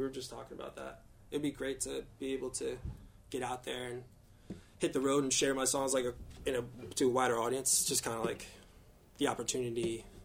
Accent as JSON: {"language": "English", "town": "Highland", "region": "New York", "country": "United States", "tie": "born or raised there", "said": "No, I grew up in Highland. So did Josh."}